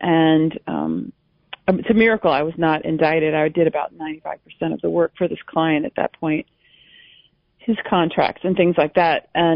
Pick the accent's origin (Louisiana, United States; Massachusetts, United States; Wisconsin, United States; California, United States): Louisiana, United States; New Orleans; Well, my dad, we're from New Orleans, and he came from an old New Orleans family